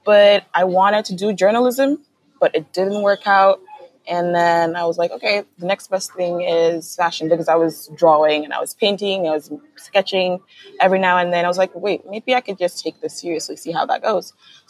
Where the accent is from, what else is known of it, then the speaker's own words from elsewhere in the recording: Kumasi, Ashanti, Ghana; So I grew up in Kumasi in a house full of close relatives.